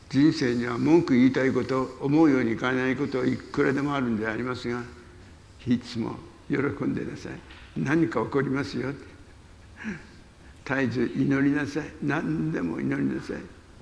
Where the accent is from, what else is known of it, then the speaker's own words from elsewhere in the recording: Karuizawa, Nagano, Japan; 私は天皇陛下ご夫妻のテニス、ロマンスで有名な避暑地の軽井沢で生まれ育ちました。